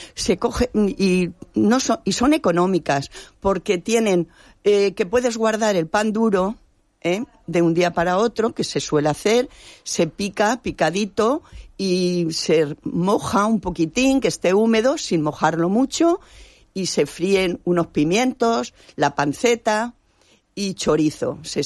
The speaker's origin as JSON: {"language": "Spanish", "town": "Valdepeñas", "region": "Castilla-La Mancha", "country": "Spain", "said": "De Valdepeñas, que soy yo, de Valdepeñas"}